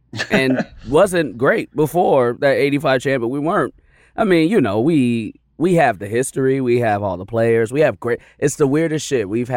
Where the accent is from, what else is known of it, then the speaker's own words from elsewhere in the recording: Chicago, Illinois, United States; I still get excited by the 1985 Bears solely because of growing up in Chicago and that.